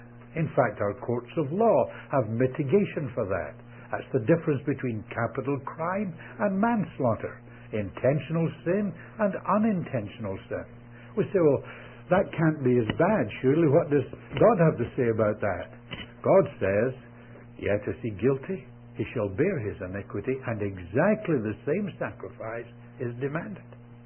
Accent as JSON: {"language": "English", "region": "Scotland", "country": "United Kingdom", "said": "I understand it. I'm a Scotsman. Maybe that's what helped me."}